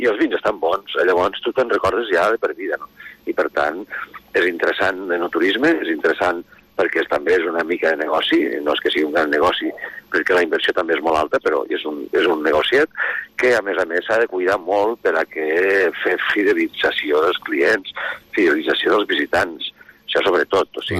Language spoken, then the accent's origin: Catalan; Lleida, Catalonia, Spain; nosaltres com a lleidatans